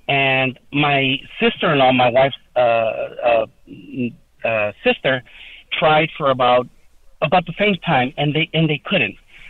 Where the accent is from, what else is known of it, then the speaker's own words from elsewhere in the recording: Mexico; very traditional in like third world countries like Mexico, China. I'm from Mexico.